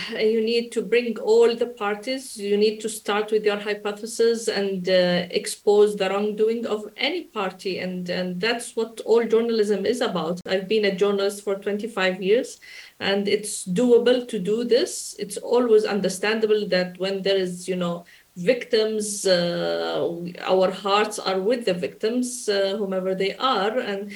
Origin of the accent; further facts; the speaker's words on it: Jordan; I'm Jordanian from Palestinian originally